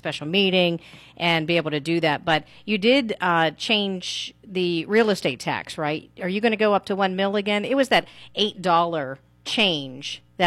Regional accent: Butler, United States; I have to say, I'm from Butler. I moved away and then came back home and have been home since

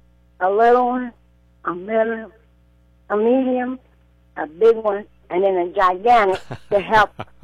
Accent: Gary, Indiana, United States; I grew up in Gary, Indiana.

